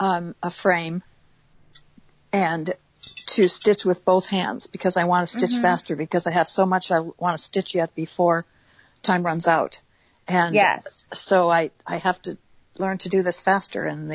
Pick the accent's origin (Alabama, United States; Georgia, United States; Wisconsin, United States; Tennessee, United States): Wisconsin, United States; Well, I'm also a Green Bay Packer fan. I'm a cheesehead from Wisconsin.